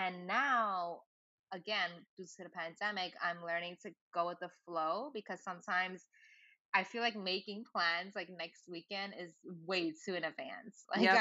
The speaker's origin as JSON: {"language": "English", "town": "Lower East Side", "region": "New York", "country": "United States", "tie": "born or raised there", "lives_now": "Brooklyn, United States", "said": "Like I told you, I grew up in the Lower East Side, so also heart of the city, very vibrant and upbeat neighborhood. And I live in Brooklyn now. I never thought I'd be a Brooklyn girl"}